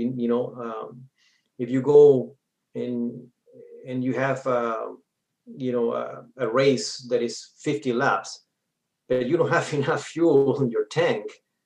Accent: Peru; I was born and raised in Peru.

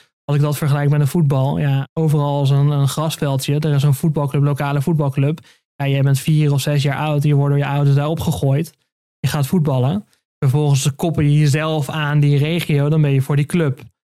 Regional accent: Leeuwarden, Friesland, Netherlands; Kijk, ik kom uit Leeuwarden, dus Breda is echt ver weg.

